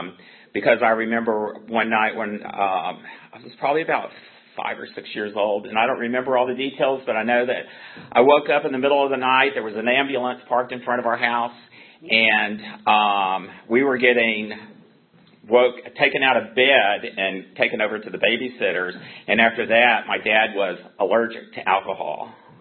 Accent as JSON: {"language": "English", "town": "Houston", "region": "Texas", "country": "United States", "said": "Like I said, I'm not from Richmond, but I got sober there. I'm originally from Houston, Texas."}